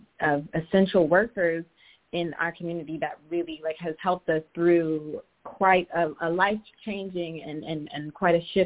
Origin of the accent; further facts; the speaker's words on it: Philadelphia, Pennsylvania, United States; I'm personally from Philly